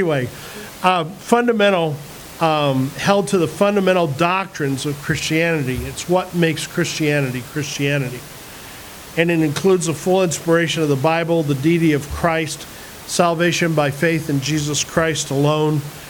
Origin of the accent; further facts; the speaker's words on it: New Jersey, United States; Church I grew up in New Jersey, our pastor, we would celebrate communion once a month